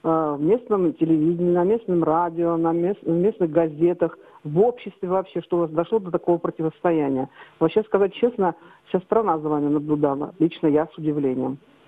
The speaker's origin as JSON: {"language": "Russian", "region": "Moscow", "country": "Russia", "said": "я из Москвы."}